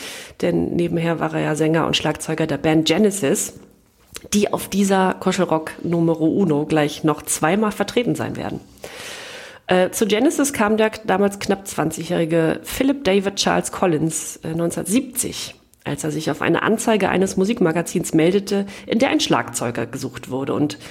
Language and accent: German; East Germany, Germany; Als Ostdeutsche muss ich mich